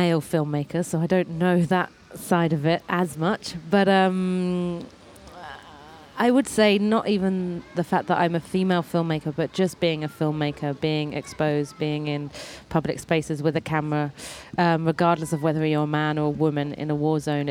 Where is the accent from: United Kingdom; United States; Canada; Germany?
United Kingdom; because I'm dual heritage, so I'm British and Libyan.